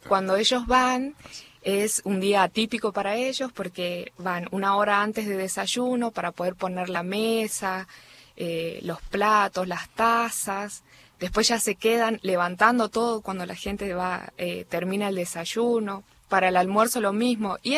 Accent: Salta, Argentina; Yo soy de Salta

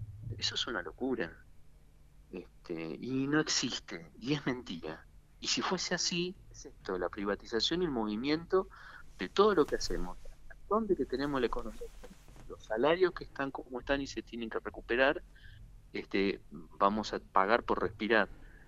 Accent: Argentina

